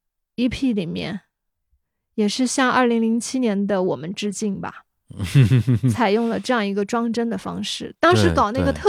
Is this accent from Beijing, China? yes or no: no; Yunnan, China; 啊，我们云南人有一个天性乐观的一个东西